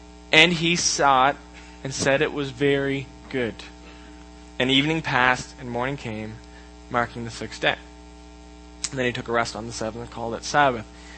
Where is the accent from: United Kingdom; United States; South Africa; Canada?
Canada; Hi, I'm Canadian.